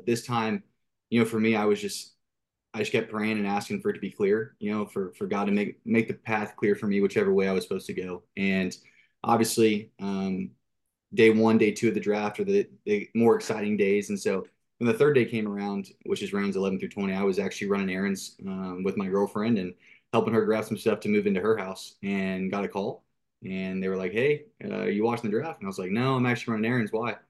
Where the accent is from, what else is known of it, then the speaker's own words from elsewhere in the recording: The Woodlands, Texas, United States; I'm Texas born and raised, always been local. I was born in the Woodlands near Houston